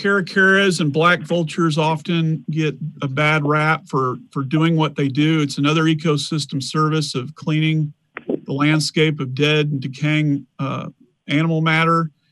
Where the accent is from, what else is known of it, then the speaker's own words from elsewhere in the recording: Dallas, Texas, United States; when I grew up in Dallas, we took a trip, drove I-20 out east.